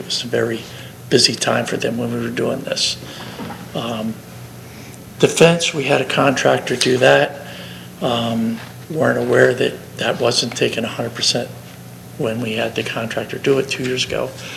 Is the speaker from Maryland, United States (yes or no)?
yes; Maryland, United States; because we're from Maryland, we said we're going to be looking as Delaware as our home.